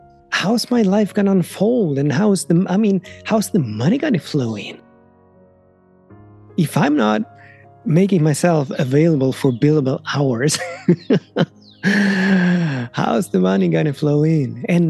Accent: Sweden; I'm from Sweden and we just happen to have currently the world's greatest pole jumper.

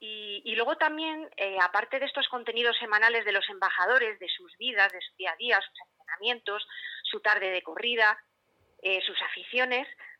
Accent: Valladolid, Castile and León, Spain; now in Madrid, Spain; Pues me pillas en Valladolid. Sabes que, bueno, yo vivo en Madrid, pero mi tierra es Valladolid.

